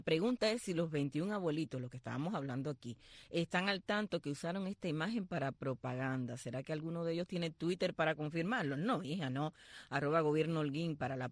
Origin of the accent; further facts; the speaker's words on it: Holguín, Cuba; Eso es lo que ha puesto el gobierno provincial de mi tierra, el gobierno provincial de Holguín.